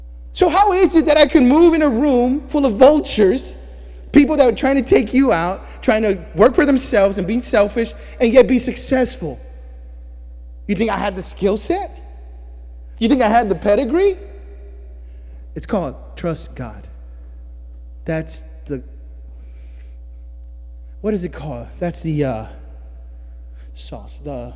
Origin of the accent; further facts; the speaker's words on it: Texas, United States; We're from Texas. We're perplexed.